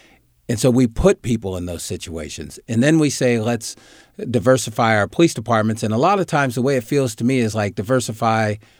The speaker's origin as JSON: {"language": "English", "town": "Oak Park", "region": "Illinois", "country": "United States", "tie": "born or raised there", "said": "I think growing up in Oak Park and being raised by my mom is the core of all my decisions, everything I've done throughout my entire life, both in work and personal."}